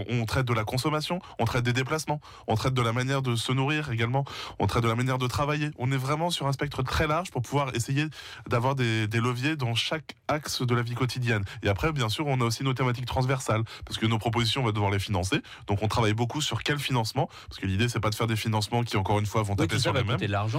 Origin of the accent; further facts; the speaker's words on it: Normandy, France; Et moi, je suis normand, donc je vais essayer de représenter la Normandie.